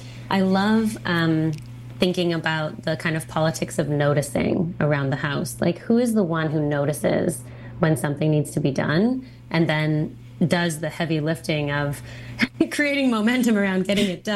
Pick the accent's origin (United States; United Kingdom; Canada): Canada; British Columbia; That's what we do for recreation as British Columbians.